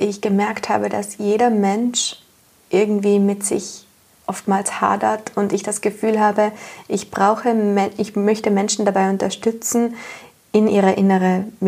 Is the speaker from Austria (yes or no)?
no; Trentino-Alto Adige, Italy; ich komme aus Südtirol, aus Italien und da, wo ich herkomme, es ist ein schönes Städtchen, es ist alles sehr idyllisch, man fühlt sich einfach nur wahnsinnig wohl, man hat schöne Berge um sich, liebe Leute, lächelnde Menschen und ich bin dort aufgewachsen